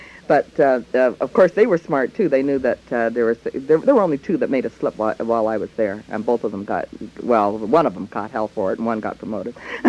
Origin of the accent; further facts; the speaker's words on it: Calgary, Alberta, Canada; In Calgary, I grew up in Calgary, spent most of my childhood there, and then I went to high school out here.